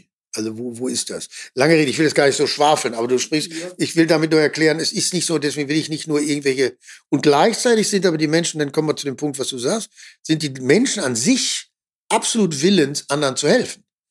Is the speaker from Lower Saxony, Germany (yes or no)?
no; North Rhine-Westphalia, Germany; und ich komme ja noch aus dem Ruhrgebiet, ich bin groß geworden in einem sozialdemokratischen Kernland